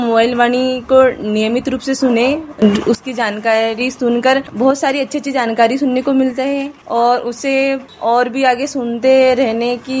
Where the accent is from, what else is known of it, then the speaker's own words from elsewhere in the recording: Khandwa, Madhya Pradesh, India; मैं खंडवा की रहने वाली हूँ।